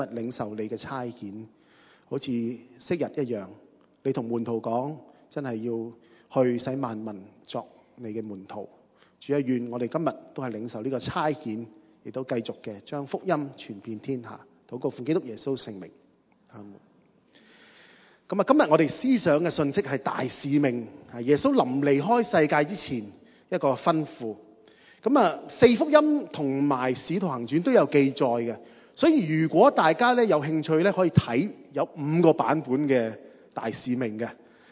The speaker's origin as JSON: {"language": "Cantonese", "country": "Hong Kong", "said": "我哋香港人"}